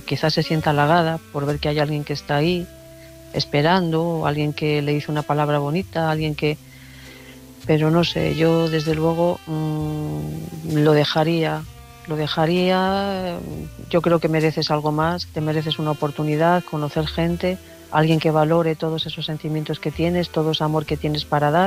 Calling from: León, Castile and León, Spain

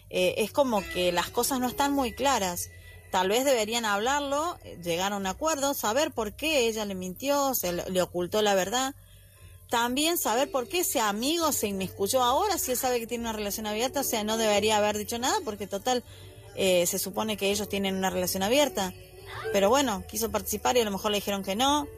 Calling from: Argentina; desde Argentina

